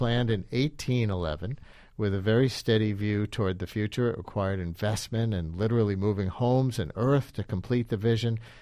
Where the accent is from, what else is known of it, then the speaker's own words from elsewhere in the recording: Queens, New York, United States; I grew up in Queens on the corner of 210th Street and 29th Avenue, and people who come from Queens could say, oh, I know exactly where that would be.